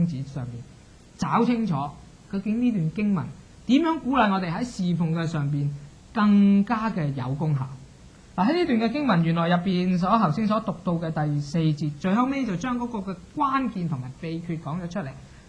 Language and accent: Chinese; Hong Kong; 他就不会好像我们广东人香港人所讲